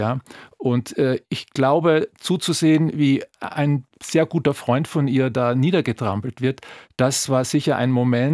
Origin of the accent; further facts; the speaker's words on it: Austria; wenn man durch Berlin läuft, als Österreicher offenen Auges